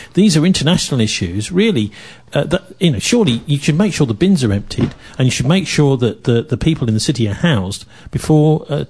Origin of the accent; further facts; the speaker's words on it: London, United Kingdom; I'm a Londoner originally